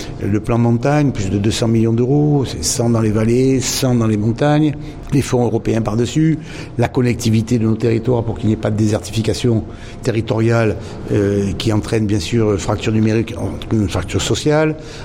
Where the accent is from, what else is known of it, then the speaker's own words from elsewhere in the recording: Provence-Alpes-Côte d'Azur, France; Provence-Alpes-Côte d'Azur, on n'est pas des pacaïens, on est des Alpins, des Provençaux, des Alzuriens.